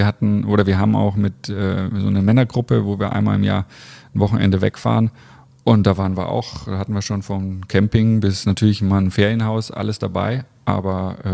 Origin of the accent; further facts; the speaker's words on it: Bamberg, Bavaria, Germany; now in Leverkusen, Germany; Also ich bin in Bamberg groß geworden, meine Familie lebt da. Aber ich bin jetzt seit fast 15 Jahre sind es jetzt hier und ganz klar Leverkusen.